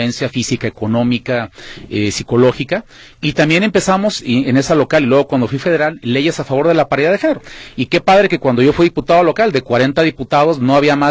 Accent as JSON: {"language": "Spanish", "town": "Guadalajara", "region": "Jalisco", "country": "Mexico", "said": "yo tengo 50 años de edad, recién los cumplí el pasado 30 de enero. Soy tapatío de corazón, soy padre de familia, hombre casado"}